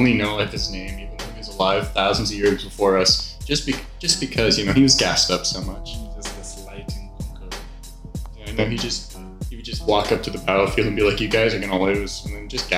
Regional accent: Canada; Like I'm born here, lived here my whole life.

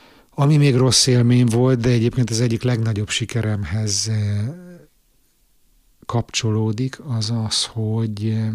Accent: Hungary; moved away; külföldön élő magyarként hogyan látjuk a világot

